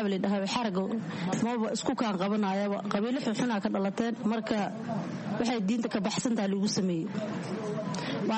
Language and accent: Somali; Kismayo, Lower Juba, Somalia; born there; Waxaan ku dhashay Kismaayo, ka xagga meel baadiyaha aan ku dhashay.